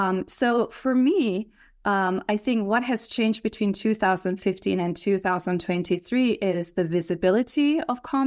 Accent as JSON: {"language": "English", "country": "Turkey", "tie": "born or raised there", "said": "I grew up in Turkey"}